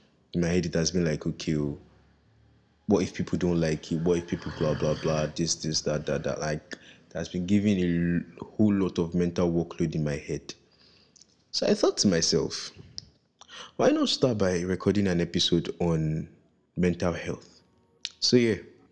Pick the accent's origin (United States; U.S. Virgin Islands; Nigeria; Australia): Nigeria; I'm a Nigerian living in Nigeria